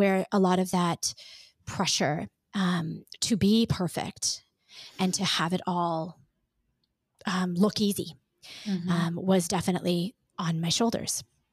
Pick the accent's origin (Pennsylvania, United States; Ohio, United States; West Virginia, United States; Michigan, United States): Pennsylvania, United States; Pittsburgh; is not an uncommon tale of where I grew up outside of Pittsburgh, PA.